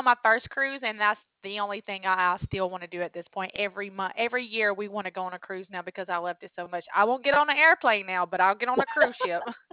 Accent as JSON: {"language": "English", "region": "Alabama", "country": "United States", "said": "I'm 3 hours from Florida, Panama City Beach, Florida. And I'm from Alabama."}